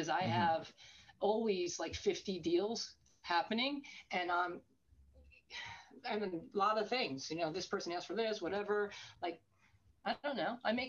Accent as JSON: {"language": "English", "region": "New York", "country": "United States", "said": "Like, people wear flip-flops, and I'm a New Yorker."}